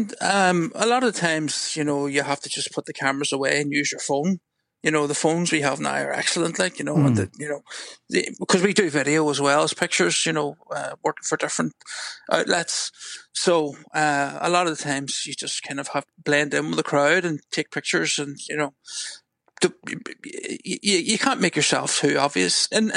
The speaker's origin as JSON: {"language": "English", "town": "Belfast", "region": "Northern Ireland", "country": "United Kingdom", "said": "Like, you know, in Northern Ireland, I'm from Belfast"}